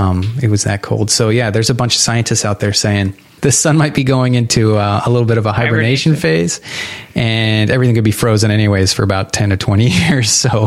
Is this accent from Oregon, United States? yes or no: no; New Hampshire, United States; I grew up in New Hampshire, son.